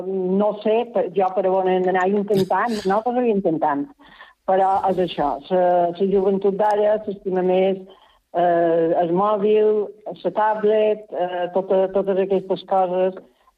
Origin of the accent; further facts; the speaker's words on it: Balearic Islands, Spain; sobretot com a mallorquí, intentant que no se perdi.